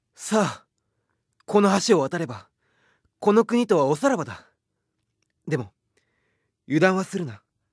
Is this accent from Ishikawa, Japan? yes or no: yes; Ishikawa, Japan; 1994年生まれ、石川県出身です。